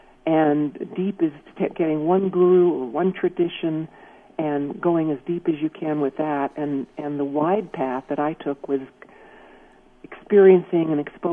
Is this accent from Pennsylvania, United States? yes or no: no; Los Angeles, California, United States; I was raised in Los Angeles in a Reform Jewish temple that was so stifling to me.